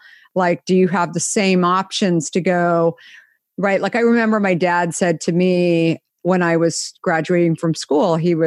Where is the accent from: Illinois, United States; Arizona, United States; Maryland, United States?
Arizona, United States; Scottsdale; I grew up in Scottsdale, but when it was 100,000 people in Scottsdale, not what it is today.